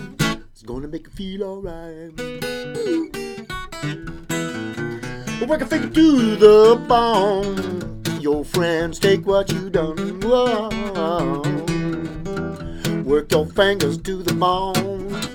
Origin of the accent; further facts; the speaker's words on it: Oakland, California, United States; born there; I was born, yes, in Oakland, California. Nice place to be from.